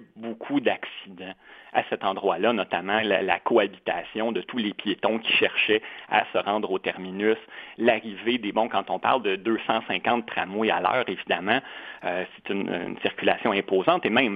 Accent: Quebec, Canada; chez nous, au Québec

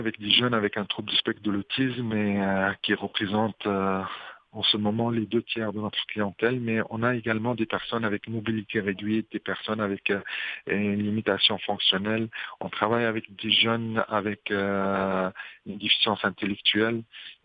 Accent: Tunisia; même dans mon pays d'origine, je suis originaire de la Tunisie.

